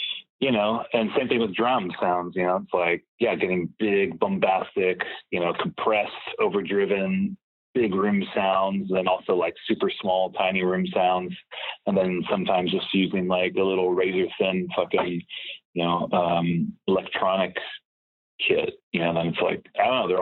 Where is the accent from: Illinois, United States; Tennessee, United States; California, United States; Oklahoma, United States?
California, United States; Palm Springs; now in Los Angeles, United States; Palm Springs, California.